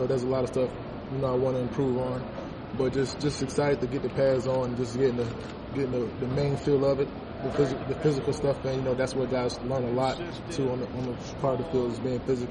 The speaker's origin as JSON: {"language": "English", "region": "South Carolina", "country": "United States", "said": "and I'm from South Carolina, and I kind of was a fan for him for a while, so."}